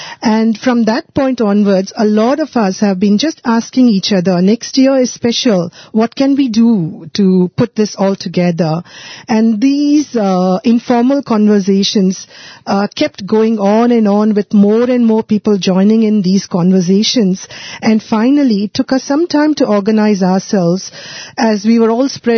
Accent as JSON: {"language": "English", "country": "Singapore", "said": "from Singapore."}